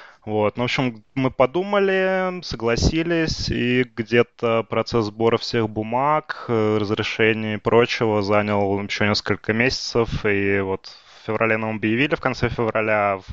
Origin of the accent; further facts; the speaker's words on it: Saint Petersburg, Russia; moved away as an adult; Мы переехали из Санкт-Петербурга, собственно, это город, в котором я родился и вырос.